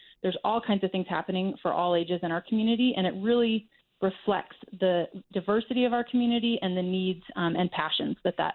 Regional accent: McCall, Idaho, United States; I grew up here in McCall

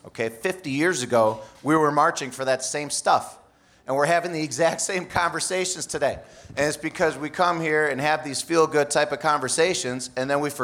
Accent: Milwaukee, Wisconsin, United States; I'm born and raised in Milwaukee, and I'm biracial.

